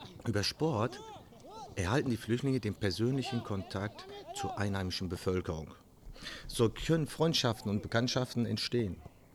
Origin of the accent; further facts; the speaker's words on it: North Rhine-Westphalia, Germany; die Gesellschaft hier in meiner Heimat in Ostwestfalen